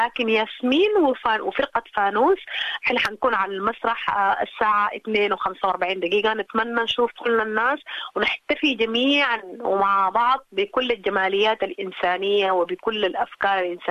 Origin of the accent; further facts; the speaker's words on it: Sudan; now in Australia; أنا من السودان